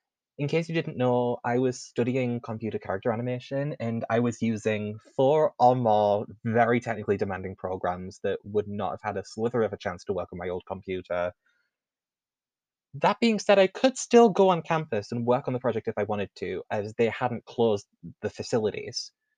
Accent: United Kingdom; As for my home country, the UK had its first confirmed case on January 31st.

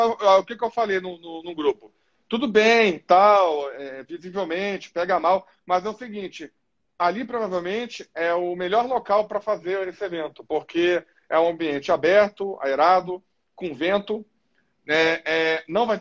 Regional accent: Rio de Janeiro, Brazil; now in São Paulo, Brazil; Rio, mas eu moro em São

